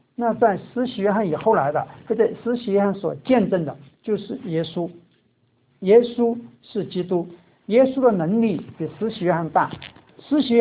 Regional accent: China; 当然我们中国人也是也常常说老天爷或者是苍天有眼了

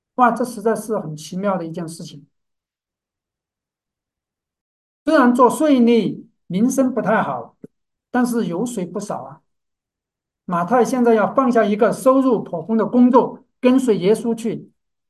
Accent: China; 就好像我们中国人恨我汉奸一样

